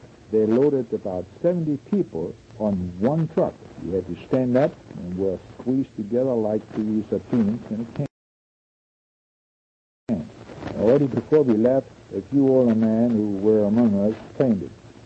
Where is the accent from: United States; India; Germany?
Germany; Weimar, Thuringia; English is a second language; we came to my hometown, Weimar.